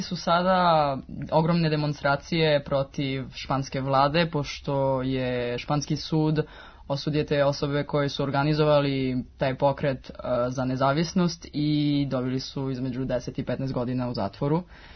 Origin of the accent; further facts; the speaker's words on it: Paris, Île-de-France, France; ja sam odrasla u Pariz i mogu da razumem katalanski jako brzo, pošto pričam i španski.